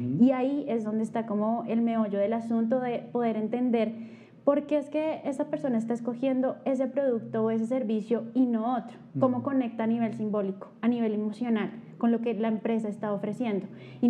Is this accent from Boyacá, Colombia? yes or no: no; Bogotá, Colombia; born there; yo nací en Bogotá, Colombia. Tengo 32 años